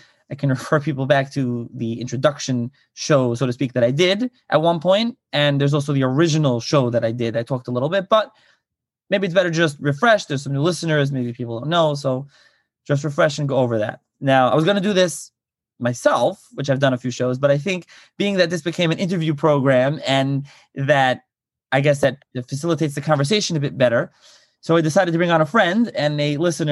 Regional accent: Lakewood, New Jersey, United States; So I'm from Lakewood originally, and regular Lakewood education.

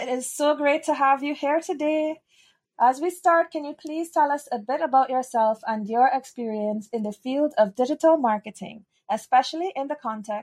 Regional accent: Trinidad & Tobago; accent: Trinidadian; now in Barbados; it's so great to hear my home accent. I've been in Barbados so long. I really miss hearing our sing-song accent all the time. It may be new for our different listeners, but yes, this is how Trinis talk.

